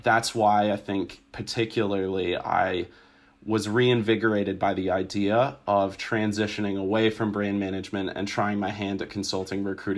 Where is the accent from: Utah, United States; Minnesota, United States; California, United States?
Minnesota, United States; Minneapolis; So I grew up in Minneapolis. My family's originally from England and we traveled a little bit when I was much younger. I call Minneapolis my home